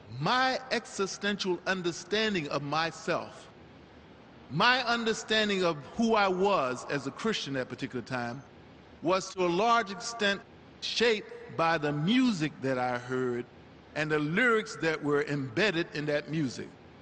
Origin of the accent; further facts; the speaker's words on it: Roanoke, Virginia, United States; also born or lived in Baltimore; That is, I was raised in the South. Even though I was born in Baltimore, Maryland, I was raised in Roanoke, Virginia.